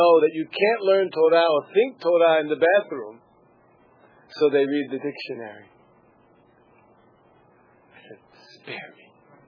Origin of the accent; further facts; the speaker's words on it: Brooklyn, New York, United States; Now all you people in Tape Land know I'm from Brooklyn.